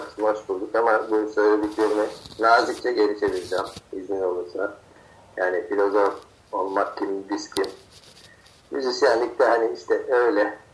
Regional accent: Istanbul, Turkey; Yani kentliyim ben işte öyle yani. Kentte doğmuşum. Ailem de kentli benim. Kentli olmakla da övünecek bir şey yok zaten. İstanbulluyuz yani.

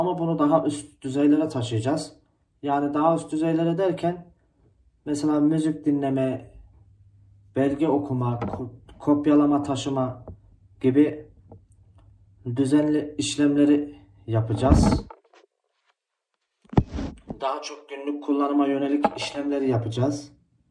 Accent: Niğde, Turkey; 2013'ten beri memleketim olan Niğde'de çalışıyorum. Şu anda hala Niğde'deyim zaten.

